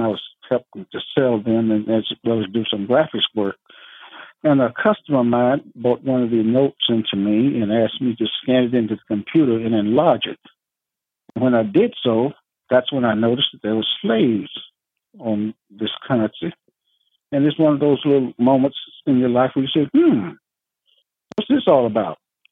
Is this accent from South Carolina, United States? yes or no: yes; Columbia, South Carolina, United States; I had moved back to my home state, Columbia, South Carolina.